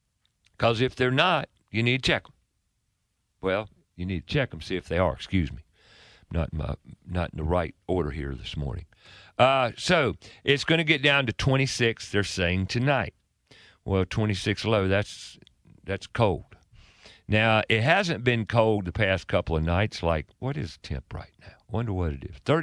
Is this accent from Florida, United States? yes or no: no; Charlotte, North Carolina, United States; I was born and raised in Charlotte, and the weather has changed a bit, gotten seasonally a little warmer in the winter.